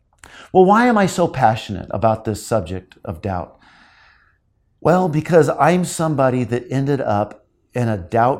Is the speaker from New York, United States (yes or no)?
no; California, United States; I grew up in California.